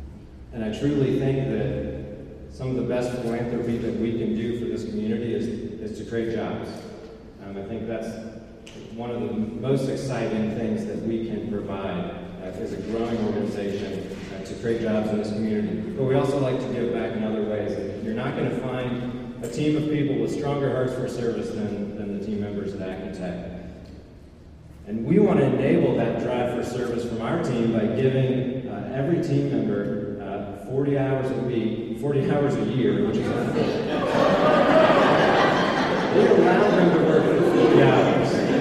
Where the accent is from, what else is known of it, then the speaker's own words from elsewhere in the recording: Muncie, Indiana, United States; this is my hometown. I was K through 12 at Burris, graduated from Ball State